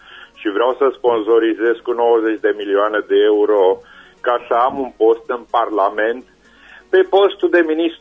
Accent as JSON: {"language": "Romanian", "town": "Reșița", "region": "Caraș-Severin", "country": "Romania", "said": "Din Reșița."}